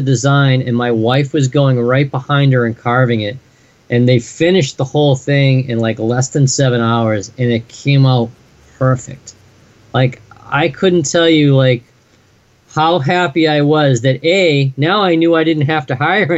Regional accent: New England, United States; I looked over at my wife, and we're from New England

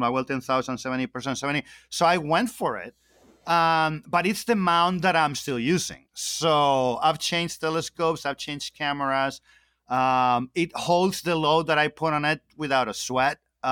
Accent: Spain; so I'm originally from Spain, so I sometimes I've been traveling to Spain a lot

